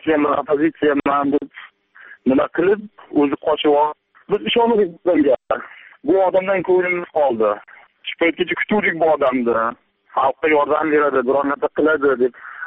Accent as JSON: {"language": "Uzbek", "town": "Qoyliq", "region": "Tashkent", "country": "Uzbekistan", "said": "Mardikorman, men Qo'yliqdanman"}